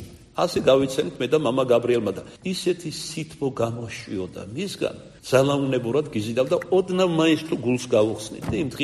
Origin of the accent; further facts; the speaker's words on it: Kartli, Georgia; მე საერთოდ ქართლელი ვარ, მაგრამ მეგრელზე ჩხარა ვლაპარაკობდი.